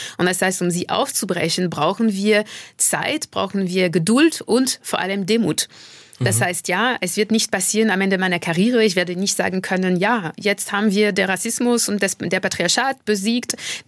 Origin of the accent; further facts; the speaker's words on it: Paris, Île-de-France, France; ich komme aus Frankreich, bin in Frankreich geboren, mein Vater ist jüdisch-algerisch aus Algier und meine Mutter kommt aus Martinique und ich bin eben in dieser Familie groß geworden und in Paris